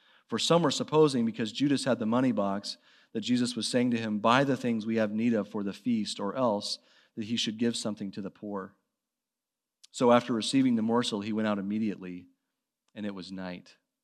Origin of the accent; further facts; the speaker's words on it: Seattle, Washington, United States; We come from Seattle. We're visiting from Seattle